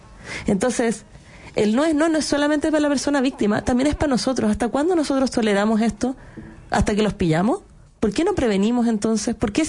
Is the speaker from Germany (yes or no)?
no; Chile; nosotros como chilenos, en general, transgredemos constantemente los límites del otro